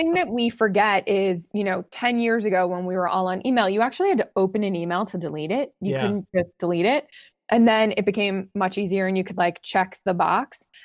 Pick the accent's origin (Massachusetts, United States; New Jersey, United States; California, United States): Massachusetts, United States; Okay, good. So I grew up in Massachusetts.